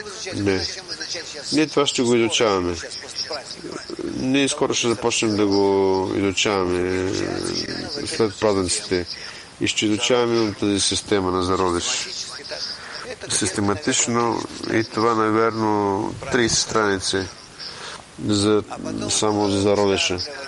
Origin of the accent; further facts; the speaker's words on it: Israel; аз съм от Израел